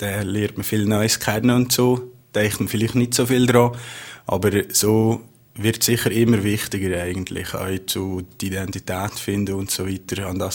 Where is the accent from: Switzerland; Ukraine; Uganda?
Switzerland; Valais; Das verkommt man hier mit als Walliser, denke ich.